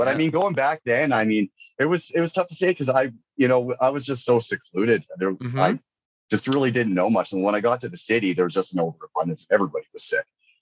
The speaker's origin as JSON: {"language": "English", "region": "British Columbia", "country": "Canada", "tie": "born or raised there", "said": "I grew up in Northern BC, man. We didn't have much."}